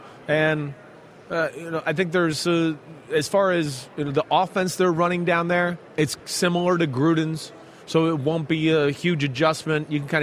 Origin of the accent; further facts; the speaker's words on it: New Jersey, United States; accent: Jersey; moved away; I lost my jersey accent when I left Jersey for a long period of time, and people were always like, oh, you don't sound like you're from Jersey.